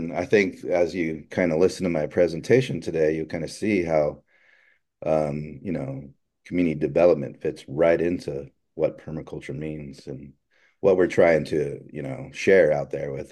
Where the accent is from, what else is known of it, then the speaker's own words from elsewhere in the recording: Los Angeles, California, United States; where I grew up in my hometown of Los Angeles, California.